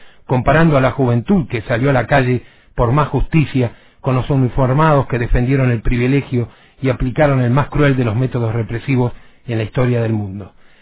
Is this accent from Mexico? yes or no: no; La Plata, Buenos Aires Province, Argentina; a vos ya te habían chupado en mi ciudad de origen, en La Plata, meses antes